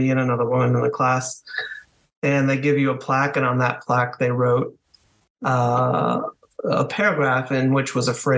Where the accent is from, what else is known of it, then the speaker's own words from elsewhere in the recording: Connecticut, United States; now in Washington, United States; I was born in southern New England in Connecticut, northwest Connecticut. And my family moved outside Washington, D.C. for a few years, which were my most favored 3 years of my childhood.